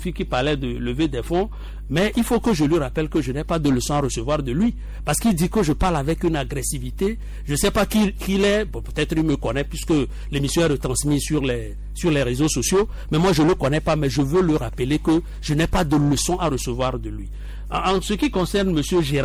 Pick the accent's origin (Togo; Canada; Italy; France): Togo; Centrale; chez nous dans le Tchaoudjo